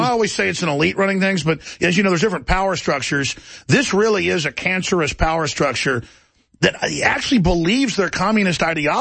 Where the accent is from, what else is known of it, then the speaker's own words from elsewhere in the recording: Dallas, Texas, United States; But literally, I grew up in Dallas. You know, in the 70s and 80s, I've never seen such racial tension, even in the sweet little town Austin.